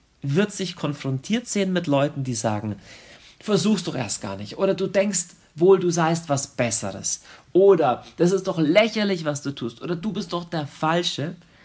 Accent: Germany; aber ich selbst bin Deutscher, deswegen sage ich das mal.

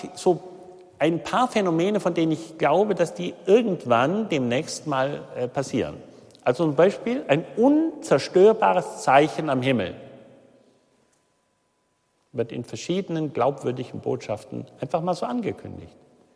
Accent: Baden-Württemberg, Germany; also ich stamme aus Baden-Württemberg

